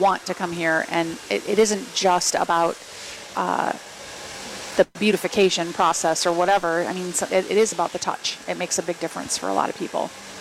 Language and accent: English; Madison, Wisconsin, United States; born or raised there